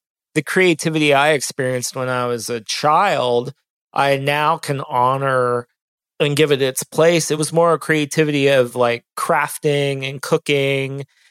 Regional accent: Ohio, United States; now in Austin, United States; people ask me if I'm from Texas, and I said, no, I'm from Ohio.

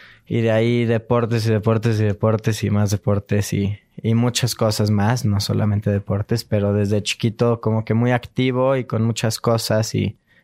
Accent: Cuernavaca, Morelos, Mexico; born there; now in Mexico City, Mexico; Nací en Cuernavaca.

